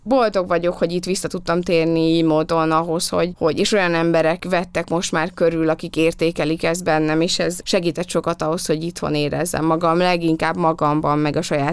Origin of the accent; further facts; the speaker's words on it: Transylvania, Romania; ugye ez is székelyként egy ilyen nagy lépés